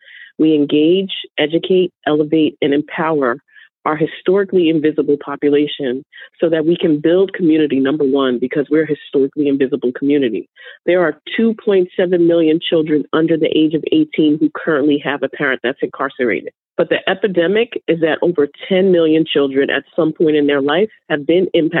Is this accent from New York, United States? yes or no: yes; New York, United States; I'm from New York